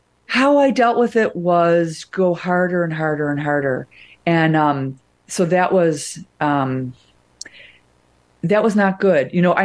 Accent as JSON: {"language": "English", "town": "Wilmette", "region": "Illinois", "country": "United States", "said": "And I said, I'm like, shut up. I'm from Wilmette."}